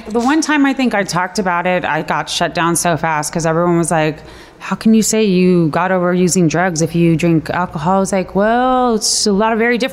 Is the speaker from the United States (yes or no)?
yes; Los Angeles, California, United States; Born and raised here in LA, yeah.